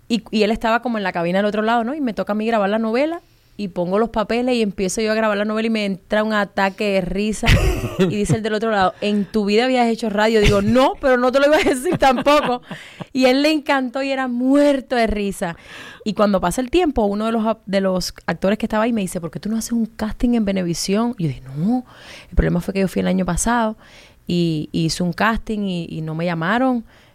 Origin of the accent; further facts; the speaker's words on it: Cuba; accent: neutral; Solamente sabían que yo era cubana los del crew de cámara.